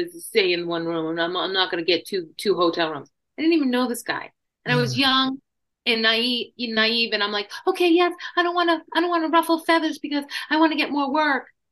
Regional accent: Boston, Massachusetts, United States; born there; now in New York, United States; I was born in Boston, like just outside of Boston. And that's where I started my career. And that's where I met my husband. And we together moved to New York.

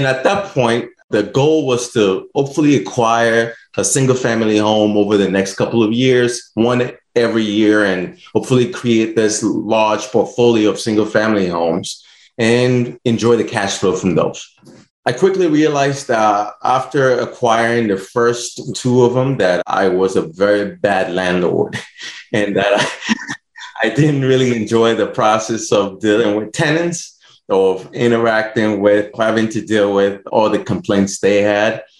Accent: Nigeria; now in United States; So for me, obviously, I was born and raised in Nigeria. I came into the U.S. and just wanted to figure out how to achieve my American dream.

